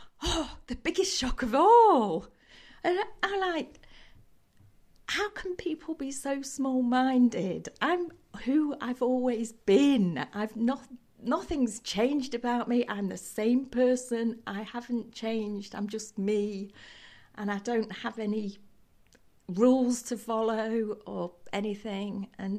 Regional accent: Lincoln, East Midlands, United Kingdom; also born or lived in Australia; I've been born and bred in Lincoln, although shortly after I was born, we emigrated to Australia for almost 3 years and then came back here to sunny old England. I've gone to school here, grown up here, and never really moved away apart from that.

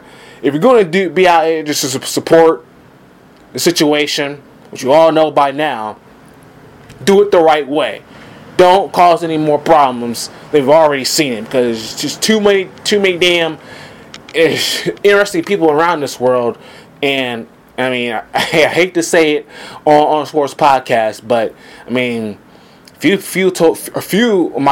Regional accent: Georgia, United States; now in Manhattan, United States; Happening down south, obviously, Atlanta, my home state of Georgia.

